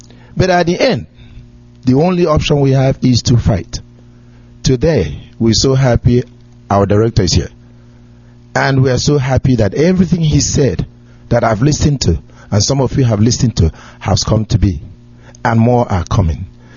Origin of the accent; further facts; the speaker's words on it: Imo, Nigeria; I'm from Arundi Zog in Imo State, Biafra. I'm so happy to be one of the Biafrans